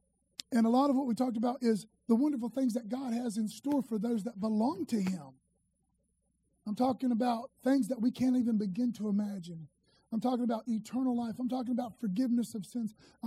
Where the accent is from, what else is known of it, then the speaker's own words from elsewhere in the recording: Florida, United States; I'm an American. I'm a Floridian.